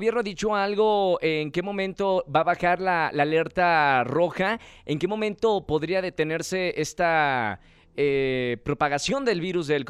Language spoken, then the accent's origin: Spanish; Mexico; Nosotros como mexicanos, aprender también de cuáles son esas posibles medidas.